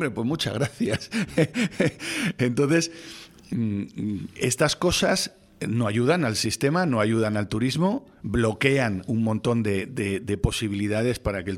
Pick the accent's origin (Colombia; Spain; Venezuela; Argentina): Spain; Yo, no, pues yo soy español.